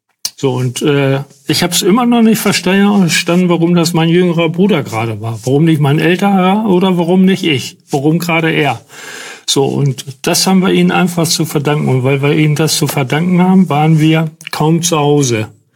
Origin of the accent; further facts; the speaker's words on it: Hänigsen, Lower Saxony, Germany; born there; In der Nähe von der ehemaligen Kreisstadt Burgdorf. So, und da, ich bin in Henigsen geboren. Ich bin in unserem Haus, was man mal damals gebaut hat, geboren, 1952.